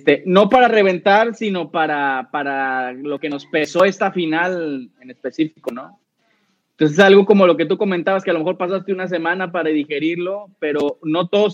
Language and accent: Spanish; Monterrey, Nuevo León, Mexico; nosotros que somos regios, tú que casi también eres, debes de entender que el regiomontano vive el fútbol de una manera muy intensa